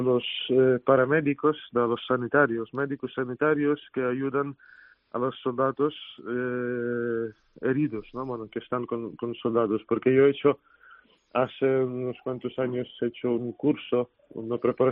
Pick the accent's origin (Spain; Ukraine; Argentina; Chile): Ukraine; yo soy ucraniano